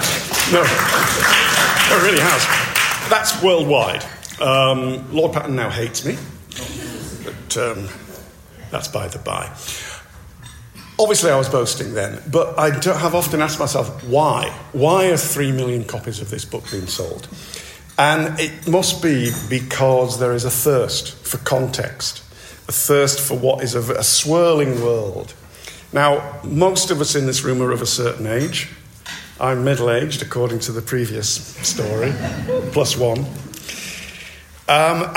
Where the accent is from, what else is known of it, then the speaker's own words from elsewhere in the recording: Yorkshire and the Humber, United Kingdom; I'm from Yorkshire.